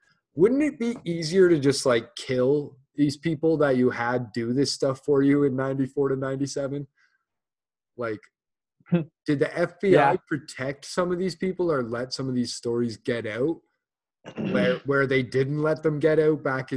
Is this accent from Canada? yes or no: yes; Canada; We could get into that whole thing another day, being Canadian and all. Vancouver's a crazy story.